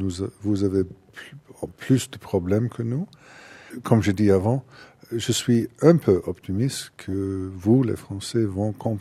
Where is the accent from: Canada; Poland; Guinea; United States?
United States; French is a second language; Oui, c'est mieux chez nous aux États-Unis.